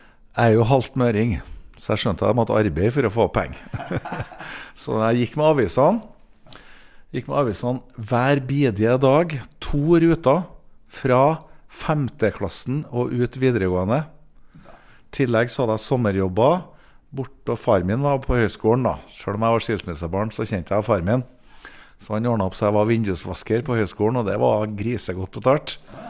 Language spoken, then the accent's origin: Norwegian; Trøndelag, Norway; Jeg har vokst opp I Blomsterbyen Blomsterbarn fra Blomsterbyen det jo mellom kan si, Moholt og Nardo